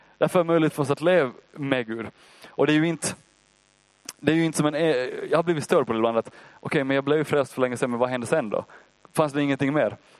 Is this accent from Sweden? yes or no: no; Ostrobothnia, Finland; Jag grejar det, jag är från Österbotten.